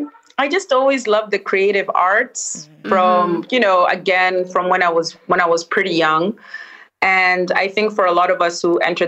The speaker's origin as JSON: {"language": "English", "region": "Dar es Salaam", "country": "Tanzania", "tie": "born or raised there", "said": "Hey. I am from Dar es Salaam, Tanzania, born and raised, though I've traveled extensively and I've lived in other parts of the world."}